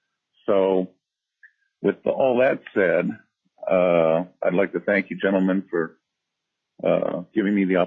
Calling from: Anchorage, Alaska, United States; I'm testifying for myself, and I'm testifying from Anchorage, Alaska.

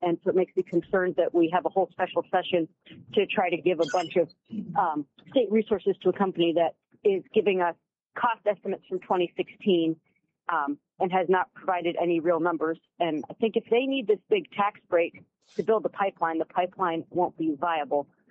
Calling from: Fairbanks, Alaska, United States; I'm calling in from Fairbanks, and I'm calling because I have some concerns about this bill.

